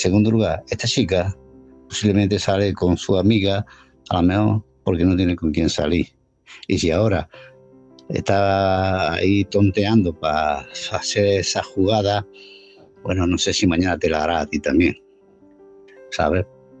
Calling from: Málaga, Andalusia, Spain; de Málaga.

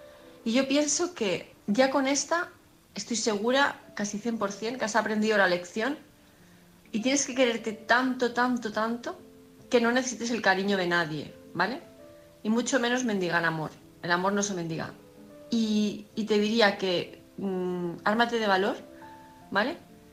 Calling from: Palma de Mallorca, Balearic Islands, Spain; de Palma de Mallorca

